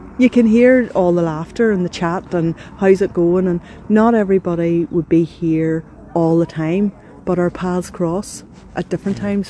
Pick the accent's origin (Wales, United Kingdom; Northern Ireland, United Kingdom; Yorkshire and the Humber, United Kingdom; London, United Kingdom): Northern Ireland, United Kingdom; Bangor; Round water all my whole life, growing up in Bangor. Mm-hmm. So the sea was a big thing, and great to be reconnecting here as well.